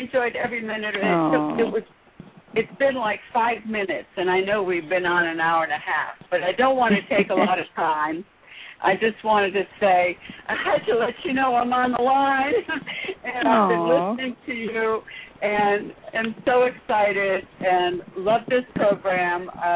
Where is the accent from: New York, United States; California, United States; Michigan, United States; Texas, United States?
Texas, United States; San Antonio; from San Antonio.